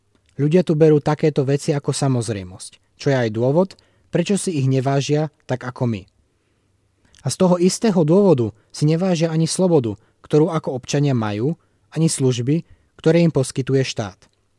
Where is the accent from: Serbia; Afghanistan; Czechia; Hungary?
Afghanistan; Vyrastal som na dedine v Afganistane a preto som mal možnosť vidieť, ako sa krosná v minulosti používali.